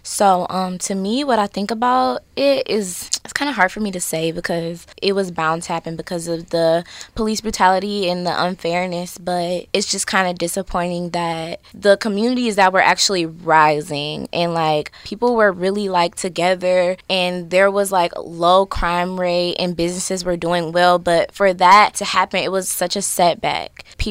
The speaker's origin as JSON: {"language": "English", "town": "Southfield", "region": "Michigan", "country": "United States", "said": "I'm from Southfield, Michigan, and I recently just graduated from Renaissance High School."}